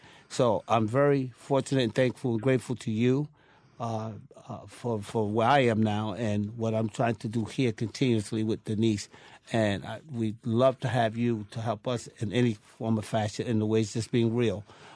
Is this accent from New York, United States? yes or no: yes; Queens, New York, United States; the community I came from. I came from Queensbridge